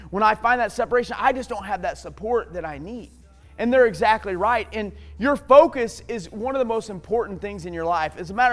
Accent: Alton, Illinois, United States; And I know when I grew up over in Alton, and then when we went and planted the church in Wentzville

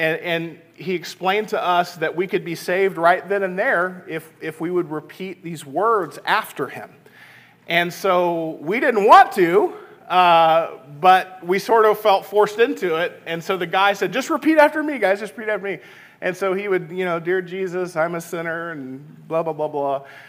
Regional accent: Little Rock, Arkansas, United States; So when I was 11 years old, I grew up in Little Rock, Arkansas.

